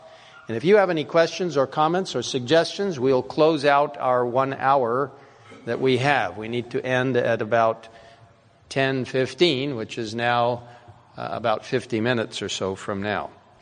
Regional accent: Cairo, Cairo Governorate, Egypt; I grew up in Cairo, Egypt. I love the Middle East.

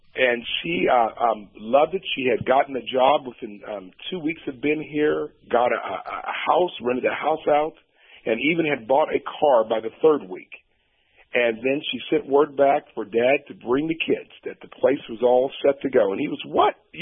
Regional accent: Portland, Oregon, United States; born there; the first in, like I said, six generations born outside of the state of Louisiana.

